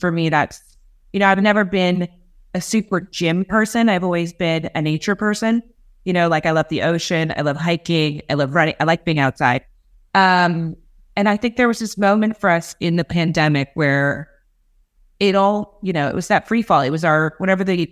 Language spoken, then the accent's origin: English; Los Angeles, California, United States; I'm obviously from LA. I'm from California.